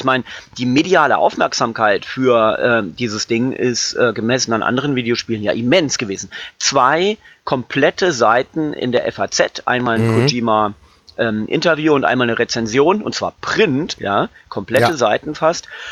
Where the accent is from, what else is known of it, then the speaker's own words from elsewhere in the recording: Lower Saxony, Germany; born there; einem gebürtigen Niedersachsen